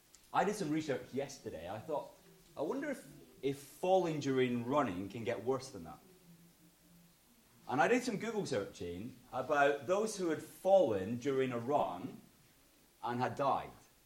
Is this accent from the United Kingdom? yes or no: yes; Scotland, United Kingdom; I'm saying these words as a Scotsman, okay? This is hard for me.